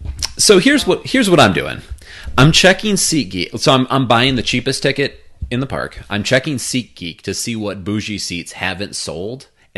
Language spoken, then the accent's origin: English; Midwest, United States; I mean, I'm from the Midwest. Obviously, I fall into that.